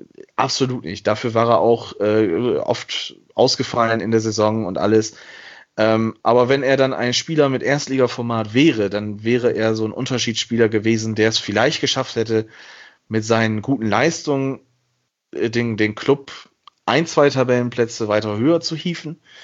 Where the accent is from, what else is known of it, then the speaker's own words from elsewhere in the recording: Bremen, Germany; als Bremer